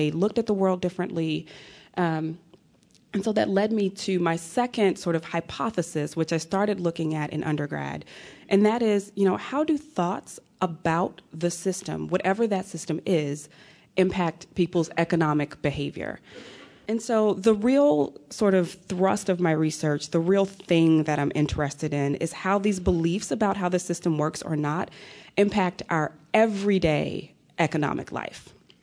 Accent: Atlanta, Georgia, United States; So as a child, I grew up in Atlanta, Georgia, and I was an anomaly

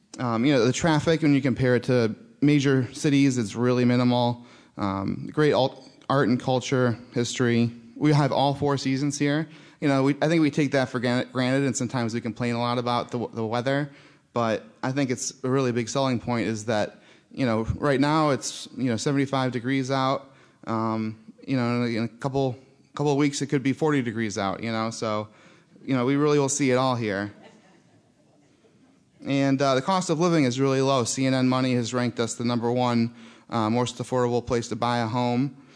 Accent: DeWitt, New York, United States; You know, I grew up in DeWitt. I currently live in Eastwood.

